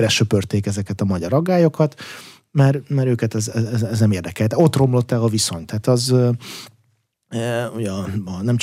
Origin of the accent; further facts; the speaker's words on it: Belarus; mert Belarusból származom